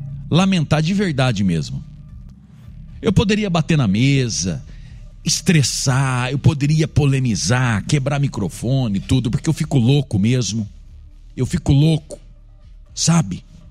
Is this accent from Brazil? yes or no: yes; Londrina, Paraná, Brazil; falando no ar, como londrinense, um apaixonado por isso aqui